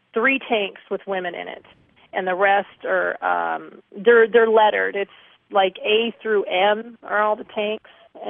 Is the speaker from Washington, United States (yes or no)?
yes; Seattle, Washington, United States; now in Sandpoint, United States; I grew up in Seattle. I haven't been on freeways in a long time.